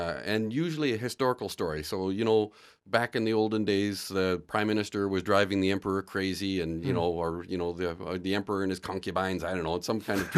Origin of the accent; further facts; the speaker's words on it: Canada; as a Canadian, I know what people around the world think about Canada.